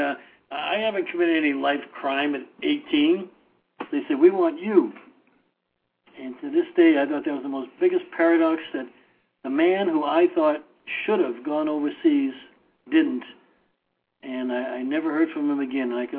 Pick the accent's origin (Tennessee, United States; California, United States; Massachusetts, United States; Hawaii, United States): California, United States; Carlsbad; The toughest kid I knew in my hometown here of Carlsbad, California